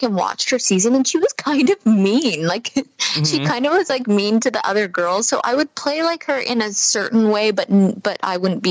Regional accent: Canada; now in United States; You know, you would think I would just because I am Canadian, but I live in the States

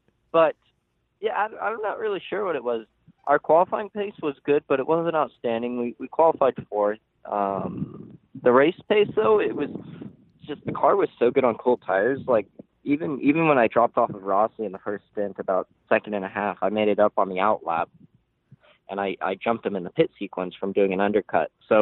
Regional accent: Los Angeles, California, United States; It was a big change to what I was used to growing up in Los Angeles

